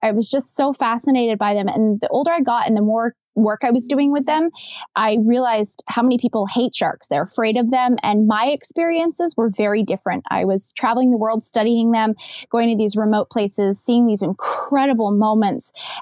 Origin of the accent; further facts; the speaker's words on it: Maine, United States; And I grew up in Maine, and we used to spend a lot of time going to the beach.